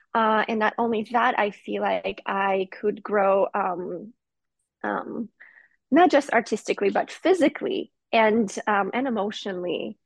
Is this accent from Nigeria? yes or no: no; Georgia; English is a second language; now in Chicago, United States; So ultimately, growing up in Georgia, when I was growing up, we sort of had a civil war. The Soviet Union was breaking apart.